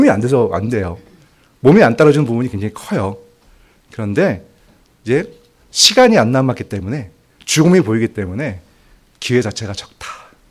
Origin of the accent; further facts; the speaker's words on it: Dangjin, South Chungcheong, South Korea; 저희 이제 본가가 충남 당진인데 당진에서 부자셨거든요.